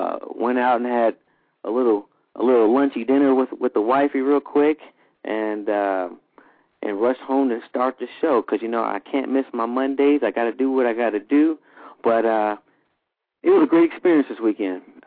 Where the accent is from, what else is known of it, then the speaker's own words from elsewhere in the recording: Bessemer, Alabama, United States; You know, I'm used to it because I'm from the South. I'm from Bessemer, Alabama, home of Bo Jackson.